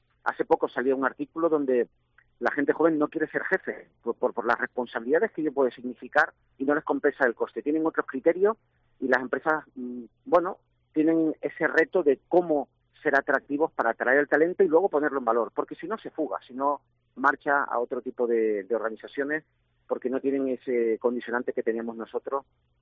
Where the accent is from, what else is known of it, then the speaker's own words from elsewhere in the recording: Ibiza, Balearic Islands, Spain; yo soy de Baleares. Yo nací en Ibiza. Sí, mi familia es de Ibiza, de la Cala San Vicente.